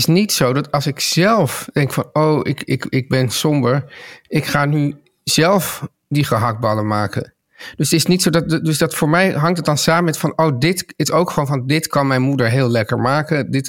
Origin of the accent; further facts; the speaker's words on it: Amsterdam, North Holland, Netherlands; Toen ik opgroeide in Amsterdam, dan was dus, als je dan uit eten ging